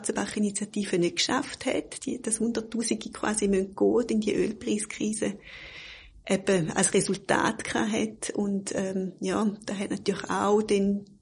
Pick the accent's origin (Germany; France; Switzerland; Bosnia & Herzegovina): Switzerland; Eastern Switzerland; ich bin jetzt zum Beispiel in der Ostschweiz aufgewachsen, so in einem Dorf von 3000 Einwohnern. Ich bin auch Ende 70er Jahre auf die Welt gekommen.